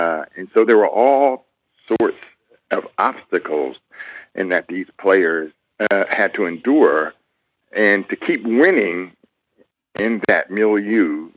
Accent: Columbus, Ohio, United States; I'm back in my hometown of Columbus, Ohio

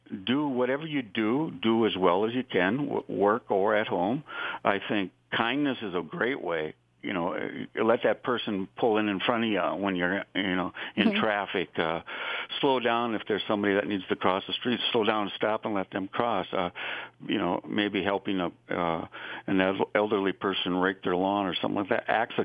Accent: Midwest, United States; again, kind of being a Midwesterner, there's that stigma of getting help, which is kind of threatening to a lot of people.

